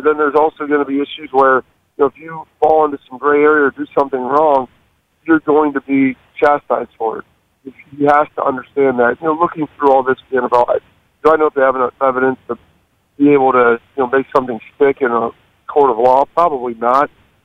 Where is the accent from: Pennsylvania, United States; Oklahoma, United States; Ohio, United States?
Ohio, United States; Lancaster; and I'm from Lancaster, Ohio.